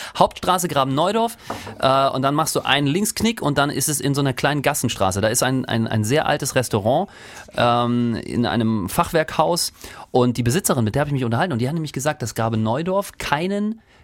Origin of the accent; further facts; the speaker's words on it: Rostock, Mecklenburg-Vorpommern, Germany; So ein Ossi kann über einen Ossi-Witz lachen, gell? Ich komme ja auch aus Rostock, ja. Ich bin ja auch ein Zoni.